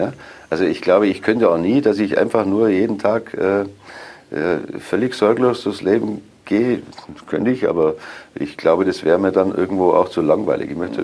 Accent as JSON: {"language": "German", "town": "Augsburg", "region": "Bavaria", "country": "Germany", "tie": "born or raised there", "said": "Das ist meine Heimatstadt"}